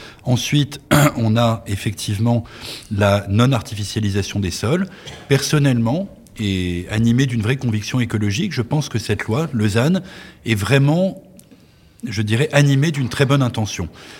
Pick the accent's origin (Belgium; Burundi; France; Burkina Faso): France; Brittany; c'est notre intérêt collectif en tant que Breton d'accueillir à la fois des salariés